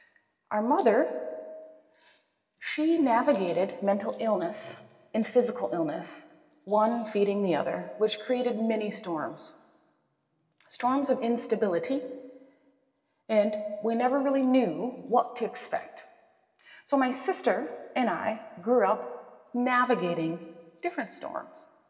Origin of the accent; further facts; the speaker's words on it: La Crosse, Wisconsin, United States; So I grew up in the Midwest, actually La Crosse, Wisconsin. You may have heard of it.